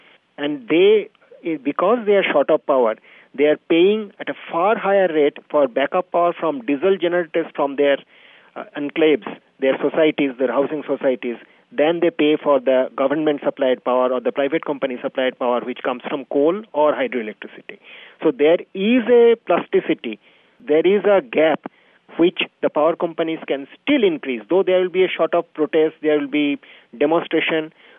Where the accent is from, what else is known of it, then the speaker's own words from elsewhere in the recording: Gujarat, India; the salt pans that I am coming from Gujarat